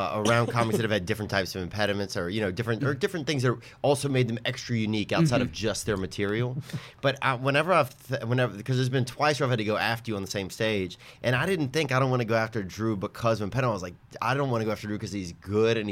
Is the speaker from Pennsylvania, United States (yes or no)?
yes; Philadelphia, Pennsylvania, United States; Yeah, and I'm straight, Christian, and I'm from the South Match, Philadelphia